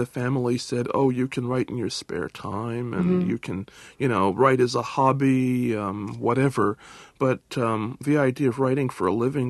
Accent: Pasadena, California, United States; Actually, I grew up in Pasadena, California.

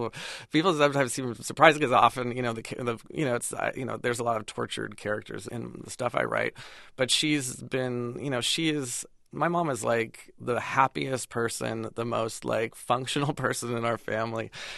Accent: Pasadena, California, United States; I remember I grew up in Pasadena in a very kind of homogenous, kind of suburban existence.

